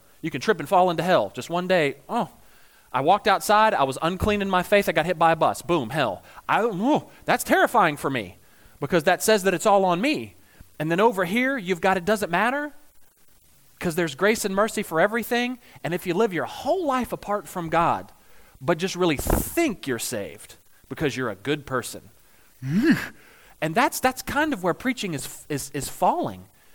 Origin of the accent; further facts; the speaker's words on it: the South, United States; I'm from the South and we were bored and didn't have a lot of money.